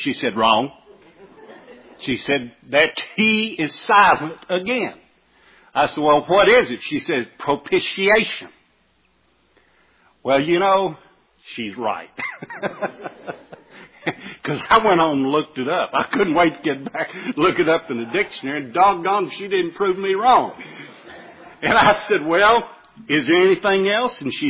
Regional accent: the South, United States; I said, well, you know, I'm from the South, and I said, you know, we kind of take the easy route or whatever in our language

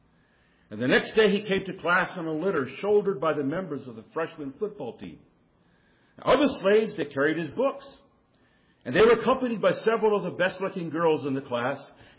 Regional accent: India; As I was growing up in India in my younger years, I remember how my father used to tell later on

